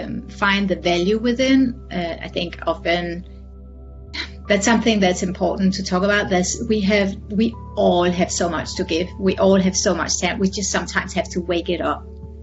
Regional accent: Denmark; English is a second language; moved away as an adult; now in South Florida, United States; I have an accent. So I live in America. I live in South Florida. I'm originally from Denmark. I've been here 14 years. I moved here with my family

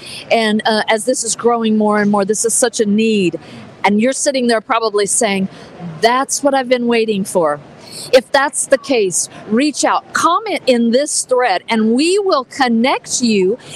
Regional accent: Ohio, United States; I'm from Ohio, and I know some homeschooling moms who are co-op leaders

